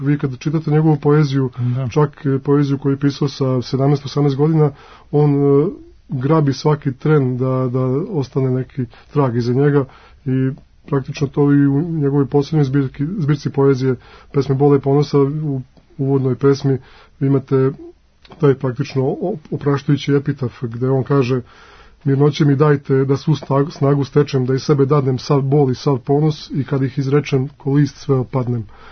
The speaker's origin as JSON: {"language": "Serbian", "region": "Lika-Senj County", "country": "Croatia", "tie": "born or raised there", "lives_now": "Serbia", "said": "odrastao sam i školovanje proveo van Srbije. Ja sam Ličanin"}